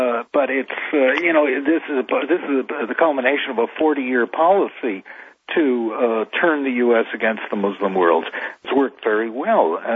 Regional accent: United States; It hurts me as an American.

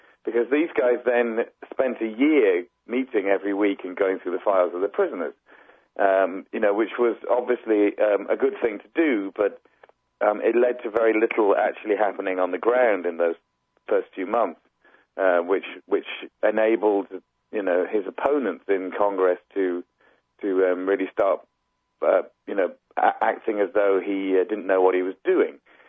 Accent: United Kingdom; my home country, the UK.

